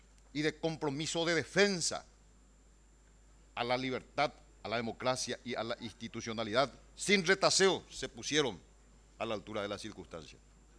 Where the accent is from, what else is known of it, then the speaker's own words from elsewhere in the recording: Paraguay; tenemos que hacer como paraguayos, no precisamente como liberales, sino como paraguayos y como demócratas